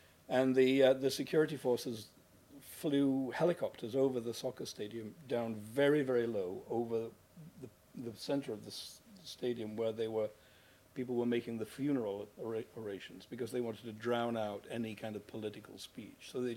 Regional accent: England, United Kingdom; accent: English; I drove it out over a border using my English accent on these awful border guards.

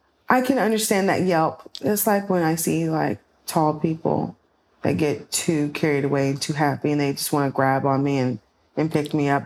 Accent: Texas, United States; Because I'm from Texas, damn it. And everything in Texas is big, okay?

